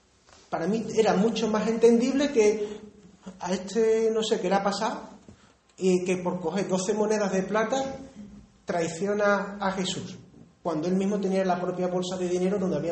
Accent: Spain; somos españoles

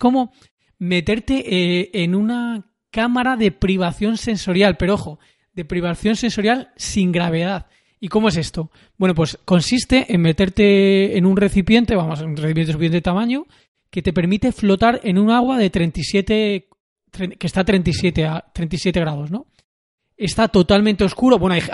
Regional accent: Madrid, Community of Madrid, Spain; a Madrid en concreto, yo soy de Madrid, hay sitios donde hacen terapias de flotación

